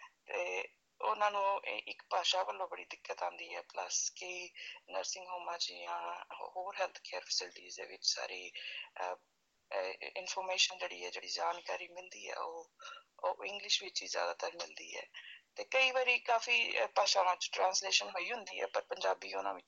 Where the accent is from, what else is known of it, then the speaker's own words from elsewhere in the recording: Amritsar, Punjab, India; now in Australia; ਮੈਂ ਪੰਜਾਬ ਦੇ ਅੰਮ੍ਰਿਤਸਰ ਜ਼ਿਲ੍ਹੇ ਦੇ ਵਿੱਚ ਜੰਮੀ ਪਲੀ। ਮੈਂ ਆਸਟ੍ਰੇਲੀਆ 2005 ਵਿੱਚ ਆਈ ਹਾਂ